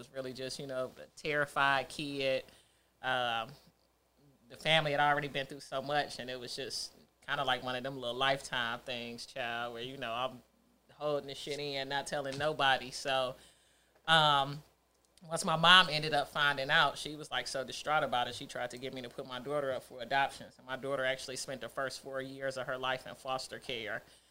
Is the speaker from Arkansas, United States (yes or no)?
no; Nashville, Tennessee, United States; just kind of growing up in Nashville, I always wanted to get back to Detroit, which is where the roots was, which is where the majority of our family was. We were the only ones that were in Nashville.